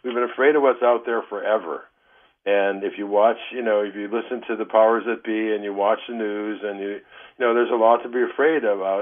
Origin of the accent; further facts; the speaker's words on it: Detroit, Michigan, United States; now in California, United States; You know, you and I grew up in Detroit.